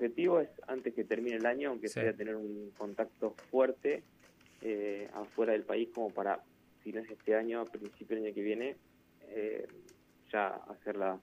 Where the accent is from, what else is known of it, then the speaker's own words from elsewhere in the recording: General Pico, La Pampa, Argentina; Somos 4 de Pico y uno de Castex.